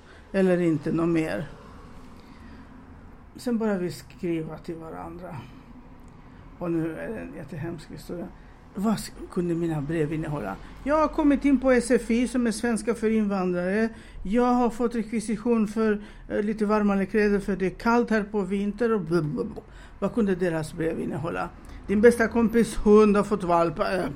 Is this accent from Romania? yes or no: yes; Romania; moved away as an adult; now in Sweden; Ja, jag är från Rumänien förresten. Mm. Kom hit 1983. Mm. Hade ett år kvar på min utbildning. Kom hit med mina föräldrar.